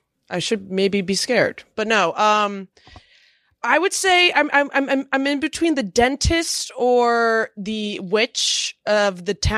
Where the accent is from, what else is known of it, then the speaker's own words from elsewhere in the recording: Chatham, New Jersey, United States; Chatham, New Jersey.